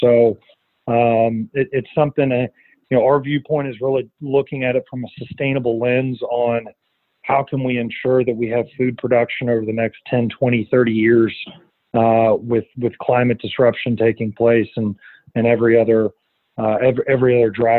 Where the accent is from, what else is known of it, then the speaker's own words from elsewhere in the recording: Kentucky, United States; also born or lived in New York / Washington, D.C.; Yeah, so I'm from Kentucky, a state in the U.S. that is known for coal mining, one of the largest coal producing states in the U.S. And I grew up here and I spent about 10 years in New York and D.C.